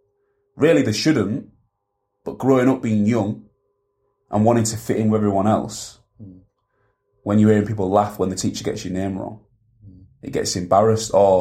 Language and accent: English; Hull, Yorkshire and the Humber, United Kingdom; I used to always say, oh, I'm from Hull, I'm from England. Even I am from there. I was born down Heddon Road, about 5 miles away from here, where a lot of kids from my generation was born. Lived on Norfolk Estate all my life.